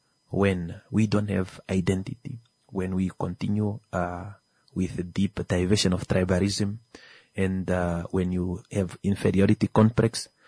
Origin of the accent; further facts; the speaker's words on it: Namibia; Are we brave enough to say we are Namibians?